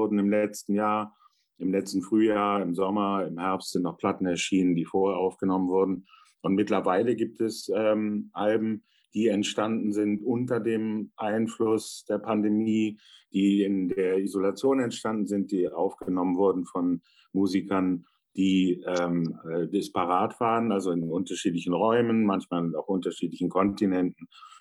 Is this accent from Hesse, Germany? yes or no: no; Hamburg, Germany; born there; geboren in Hamburg vor 50 Jahren